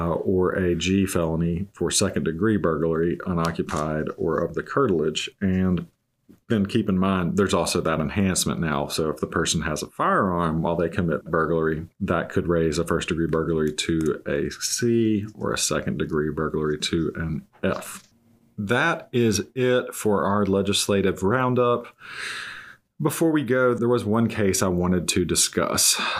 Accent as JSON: {"language": "English", "town": "Greenville", "region": "North Carolina", "country": "United States", "tie": "born or raised there", "said": "It's actually from my hometown of Greenville."}